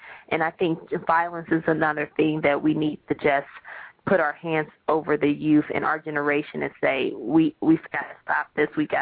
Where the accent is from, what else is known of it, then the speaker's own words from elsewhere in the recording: United States; that's one of the common grounds that we had as an American youth and her as a Japanese youth.